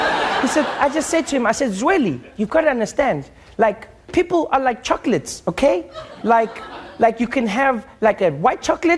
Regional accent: South Africa; when I was growing up in South Africa

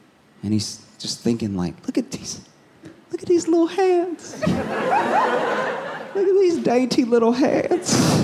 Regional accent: the South, United States; I was raised in the South, right? So I was raised to be polite

